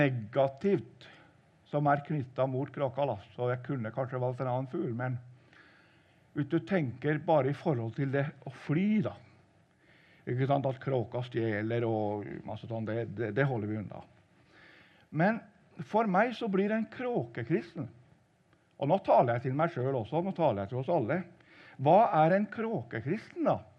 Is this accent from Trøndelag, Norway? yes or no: yes; Rørvik, Trøndelag, Norway; Men jeg er født i Trøndelag, og vokst opp da ut ved havet, Rørvik. Eller Nærøy heter kommunen, heter Nærøysund også, de to kommunene slåss sammen.